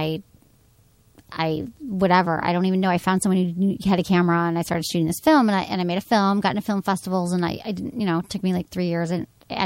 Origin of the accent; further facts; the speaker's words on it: Birmingham, Michigan, United States; I am from Michigan.